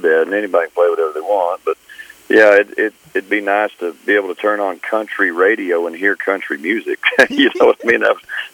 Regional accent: Pecos, Texas, United States; also born or lived in Mertzon, United States; Well, I grew up in Pecos, Texas, until about around junior high school, and then I moved to Mertzon, which is just southwest San Angelo there, and I graduated high school there.

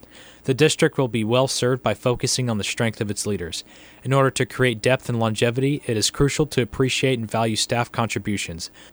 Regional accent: Palmer, Alaska, United States; I was born in Palmer and have lived in Alaska my entire life.

